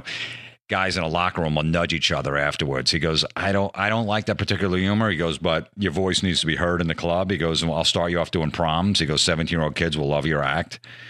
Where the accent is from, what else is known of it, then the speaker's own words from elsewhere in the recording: New Jersey, United States; He knew we're from New Jersey.